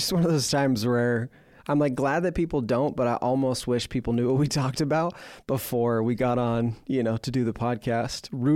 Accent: Portland, Oregon, United States; Growing up in Portland, we had the Portland Winterhawks, which then meant you liked the Chicago Blackhawks because they're basically the same team, the same logo and everything.

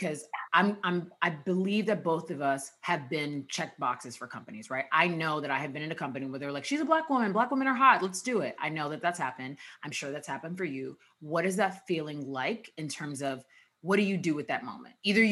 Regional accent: United States; I'm Nigerian American.

